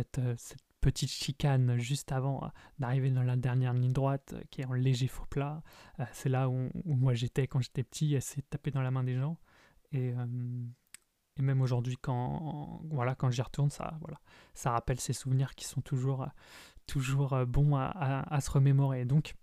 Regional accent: Perros-Guirec, Brittany, France; je l'ai vu un peu à Perros-Guirec, d'où je suis originaire

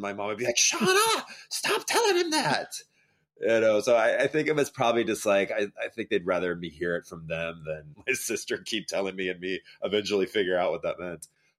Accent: Texas, United States; born there; Yeah, you know, I was born in Texas, and my biological mom was like super young when she got pregnant.

